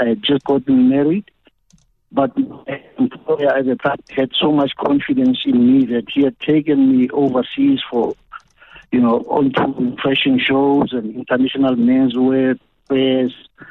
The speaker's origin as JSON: {"language": "English", "town": "Atteridgeville", "region": "Gauteng", "country": "South Africa", "said": "I'm from Atteville, by the way. I heard you introduce me as"}